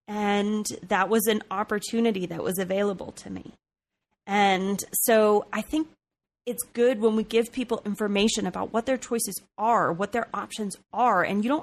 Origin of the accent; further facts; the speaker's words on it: Texas, United States; That's just so funny to me as a Texan, because like my whole childhood, my whole life was Baptist.